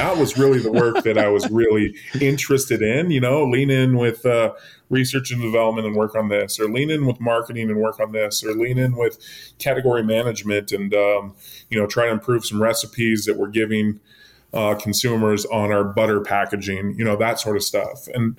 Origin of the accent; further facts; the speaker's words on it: Oregon, United States; Growing up on the Oregon coast, I know the brand very, very well. I grew up with it.